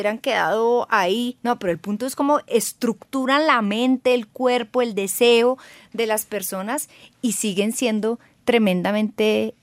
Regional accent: Colombia; Pero cuando se acaba eso, ¿qué nos une como colombianos?

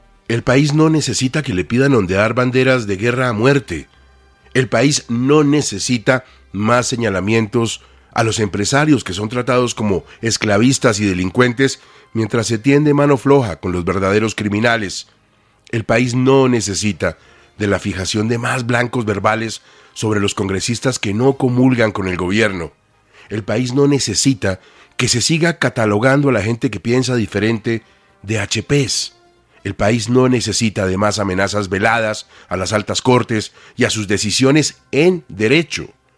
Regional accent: Colombia; nos tiene que tocar a todos, como colombianos, como demócratas

